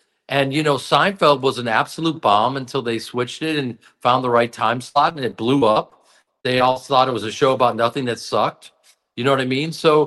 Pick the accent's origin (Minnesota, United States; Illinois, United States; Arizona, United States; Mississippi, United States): Illinois, United States; Chicago; I mean, listen, man, I was so lucky as a Chicago fan.